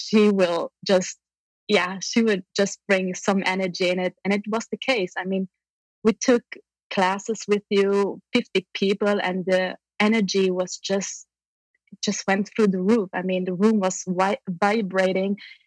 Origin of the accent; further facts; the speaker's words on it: Luxembourg; from Luxembourg.